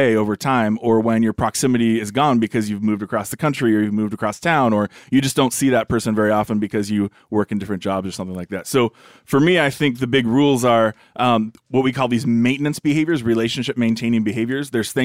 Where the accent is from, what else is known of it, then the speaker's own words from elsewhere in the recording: California, United States; Well, you know, growing up in California.